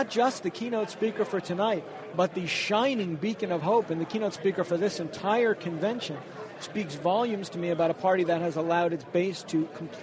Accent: Northeast, United States; I grew up in the Northeast like a lot of folks here, and we had moderate Republicans.

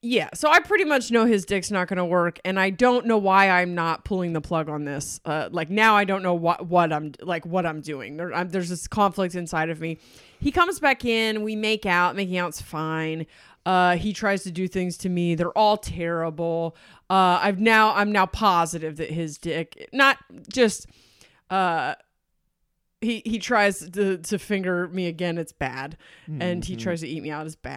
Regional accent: Delaware, United States; I'm from Delaware. People in Delaware know.

